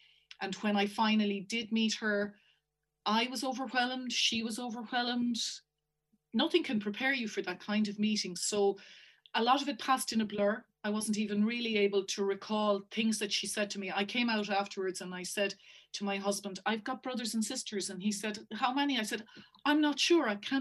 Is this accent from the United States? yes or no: no; Castle Pollard, Westmeath, Ireland; born there; I was born in Castle Pollard, one of the many mother and baby homes, in 1962.